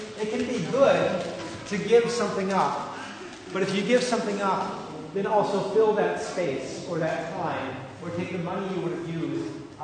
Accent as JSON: {"language": "English", "region": "Michigan", "country": "United States", "tie": "born or raised there", "said": "Growing up in Michigan, it was always amazing to me to think of people who live near state lines"}